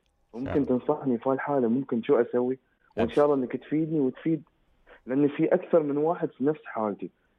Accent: United Arab Emirates; أنا موضوعي أنا شاب إماراتي

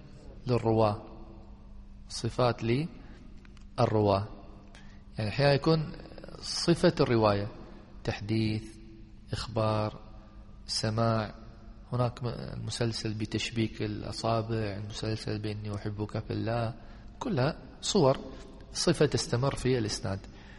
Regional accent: Damascus, Damascus Governorate, Syria; وحصل لي إسنادها وأنا أيضا من دمشق، يعني مسلسل بأهل دمشق.

